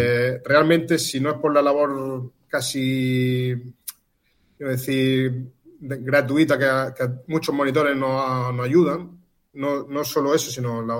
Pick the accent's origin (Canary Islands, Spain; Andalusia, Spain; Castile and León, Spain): Andalusia, Spain; Almería; now in Roquetas de Mar, Spain; yo cuando vine aquí a Roquete, yo soy de Almería, y vine en el año 91 y había 40.000 habitantes.